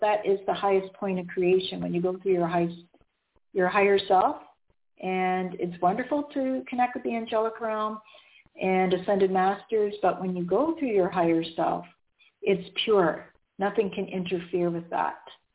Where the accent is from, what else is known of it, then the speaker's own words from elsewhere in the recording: Canada; I'm Canadian too.